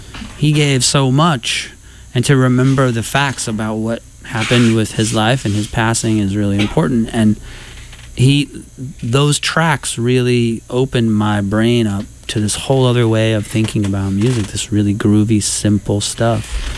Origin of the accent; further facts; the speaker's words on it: Midwest, United States; I was a kid from the Midwest. I didn't know about much, quite frankly.